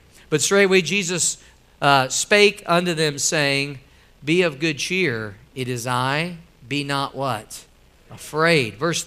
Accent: Midwest, United States; I'm from the Midwest. We dealt with tornadoes. Out here is hurricanes a lot.

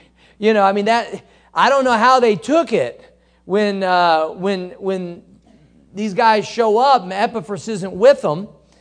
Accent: Cape Girardeau, Missouri, United States; Kind of be like me if I went back to my hometown. I was raised in Cape Girardeau, Missouri.

